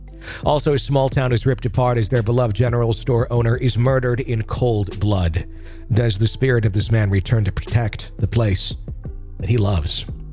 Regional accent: Arizona, United States; moved away as an adult; also born or lived in Ohio; I'm from Arizona, born and raised.

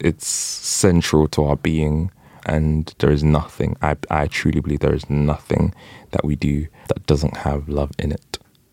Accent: Nigeria; as I mentioned, I'm from Nigeria, which is a very, very, very interesting place.

